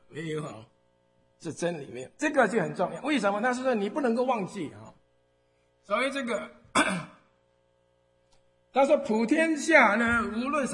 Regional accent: United States; Chinese is a second language; 我是华侨哦，莱阳华侨，在美国那学习长大，所以我的中文不是很行

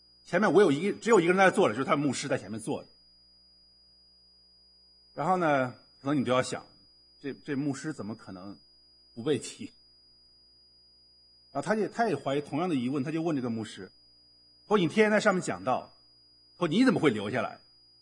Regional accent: China; 我们从大陆来的，我不知道台湾有没有讲这个。从大陆来，你肯定知道这句话

